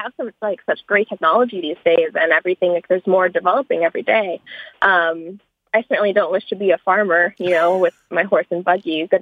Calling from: Freeport, Maine, United States; I'm calling from Freeport, Maine.

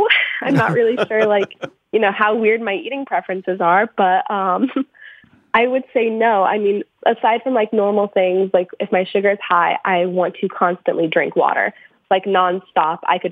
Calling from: West Palm Beach, Florida, United States; I'm calling from West Palm, Florida.

